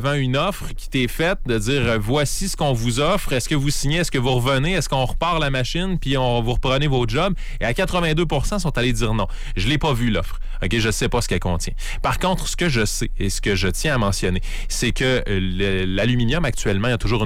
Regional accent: Beaupré, Quebec, Canada; Je viens de Beaupré

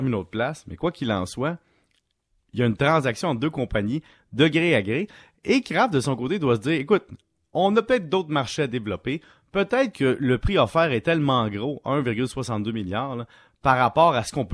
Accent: Salaberry-de-Valleyfield, Quebec, Canada; Tu sais, même moi, je viens de Valleyfield, l'usine a fermé

